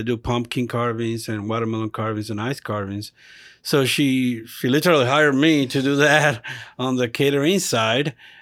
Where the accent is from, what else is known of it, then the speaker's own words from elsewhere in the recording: Puerto Rico; now in Tampa, United States; we're both from Puerto Rico, but we actually met here in Tampa.